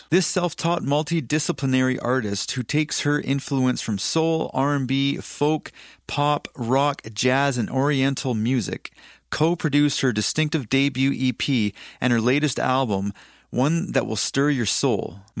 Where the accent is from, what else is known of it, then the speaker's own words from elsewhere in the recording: Victoria, British Columbia, Canada; thank you for joining us. I'm from Victoria, BC.